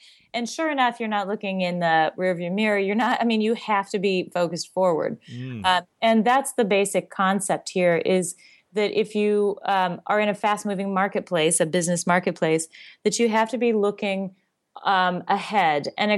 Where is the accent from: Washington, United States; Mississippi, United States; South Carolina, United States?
Washington, United States; Seattle; And I grew up in Seattle.